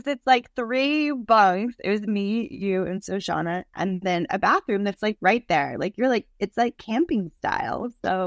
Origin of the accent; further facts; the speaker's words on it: Arizona, United States; I'm an Arizona girl. I grew up in Arizona. I'm a lizard. I like the dry heat. This is the part of living in Virginia I'm not a big fan of.